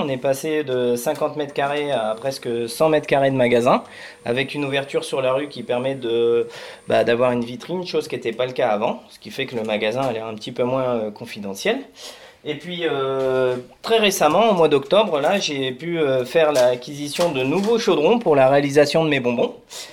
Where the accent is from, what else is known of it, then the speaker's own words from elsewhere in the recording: Hauts-de-France, France; Alors, moi, je viens de Picardie. Je suis né en Picardie. J'ai été élevé à la betterave et j'ai fait mes études dans une sucrerie.